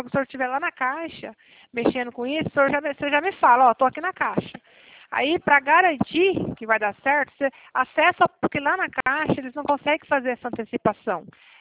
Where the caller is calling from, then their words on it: Cornélio Procópio, Paraná, Brazil; Eu falo aqui do norte do Paraná, Cornélio Procópio.